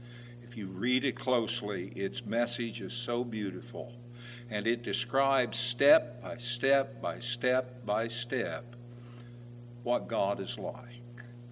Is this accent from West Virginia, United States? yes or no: yes; Burton, West Virginia, United States; I tell everybody I'm from Hundred, but really I'm from a suburb of Hundred, a little place called Burton. And it was like any one of 1,000 other little villages back in those days.